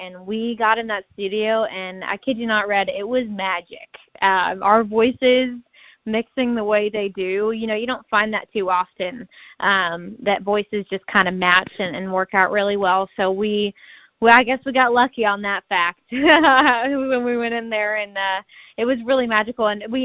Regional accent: Tulsa, Oklahoma, United States; born there; And I was born in Tulsa, Oklahoma.

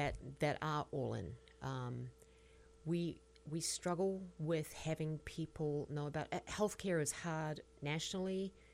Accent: New Zealand; now in United States; I was born and raised in New Zealand, hence the talking funny a little bit.

